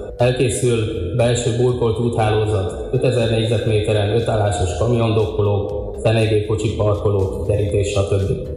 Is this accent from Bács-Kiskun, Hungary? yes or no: yes; Kalocsa, Bács-Kiskun, Hungary; kalocsai származású révén még nem volt szerencsém ekkora beruházás szülővárosomban megvalósítani